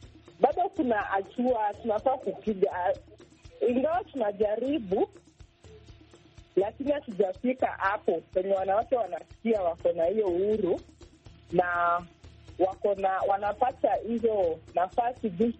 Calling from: Nairobi, Kenya; natoka mtaa wa Kibera, nafanya kazi na wanawake kwa kitengo tofauti tofauti.

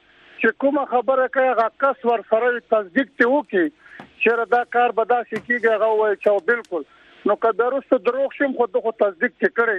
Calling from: Miran Shah, Khyber Pakhtunkhwa, Pakistan; زمونږه زپر کاوند بنری صاحب په شمالي وزیرستان کې د میران شاه سره ټچ علاقه ده.

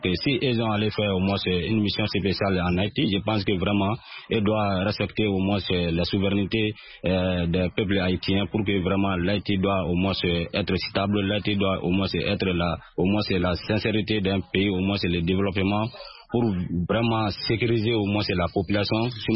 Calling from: Mali; Toujours dans mon village natal, à Sénégénie, précisément au Mali.

